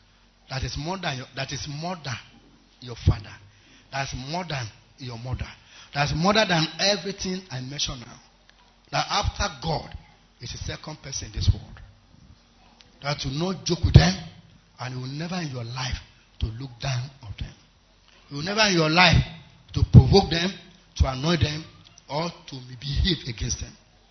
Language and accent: English; Southwest, Nigeria; I said, I'm from Yoruba land.